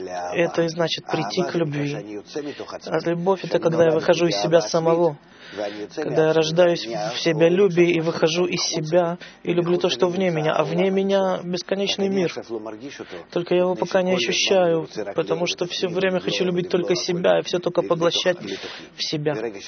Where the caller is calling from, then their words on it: Beersheba, Southern District, Israel; я из Бер-Шева.